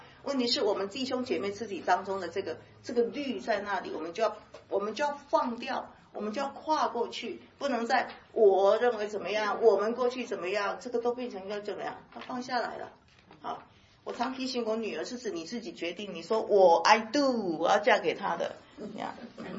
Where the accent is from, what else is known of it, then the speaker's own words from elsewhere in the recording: Taiwan; 我是台湾人，神啊呼召我在中国宣教，在中国服侍